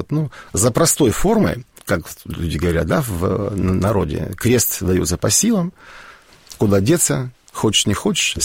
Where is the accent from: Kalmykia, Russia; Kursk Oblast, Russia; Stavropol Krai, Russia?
Stavropol Krai, Russia; Kislovodsk; born there; вот у меня все родственники из Сибири, кроме меня, да, вот точно, вот, потому что я родился на Северном Кавказе, в городе Кисловодске.